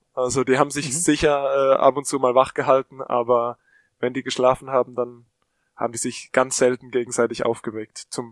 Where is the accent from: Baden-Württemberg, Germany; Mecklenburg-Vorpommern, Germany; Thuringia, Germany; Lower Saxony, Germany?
Baden-Württemberg, Germany; Pforzheim; Genau, also Pforzheim ist nicht ganz so weit von hier, bis Heidelberg sind es, glaube ich, 80 Kilometer.